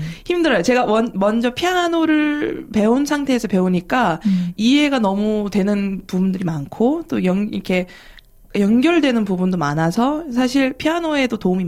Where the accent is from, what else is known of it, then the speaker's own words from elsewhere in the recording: South Korea; 한국인으로서 내가 가르쳐 줄게